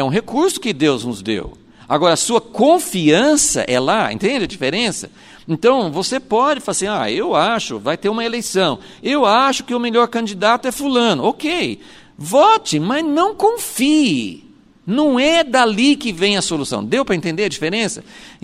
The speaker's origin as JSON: {"language": "Portuguese", "country": "United States", "lives_now": "Brazil", "said": "nós vivemos no Brasil, mas a gente acompanha, eu acompanho, né, porque eu vim de lá, né, dos Estados Unidos"}